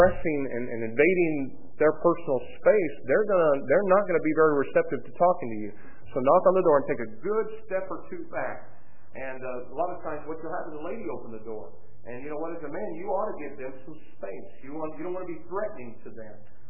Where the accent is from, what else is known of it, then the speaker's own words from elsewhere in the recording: Greencastle, Indiana, United States; born there; In 1961, I was born in Greencastle, Indiana, 10 pounds, 10 ounces.